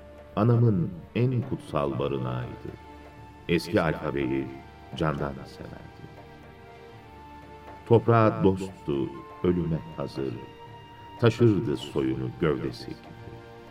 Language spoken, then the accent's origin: Turkish; Şanlıurfa, Turkey; Urfalı bir şairim. 1940 yılında İbrahim Peygamber'e serin olan topraklarda Balıklı Göl Mahallesi'nde doğdum.